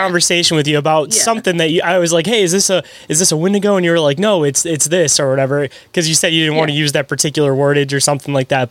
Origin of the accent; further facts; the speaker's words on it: Michigan, United States; because I'm from Michigan. I drove all the way out to Pennsylvania